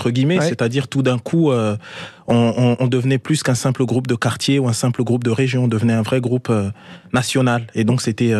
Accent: Republic of the Congo; also born or lived in Paris, France; je suis né donc à Paris, dans le 14e arrondissement, et puis on est retourné donc au Congo, le pays d'origine donc de mes parents.

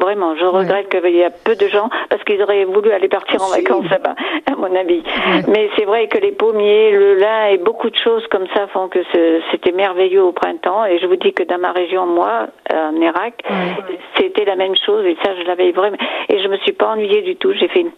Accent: Nouvelle-Aquitaine, France; born there; also born or lived in Paris, France; je suis née en Dordogne aussi.

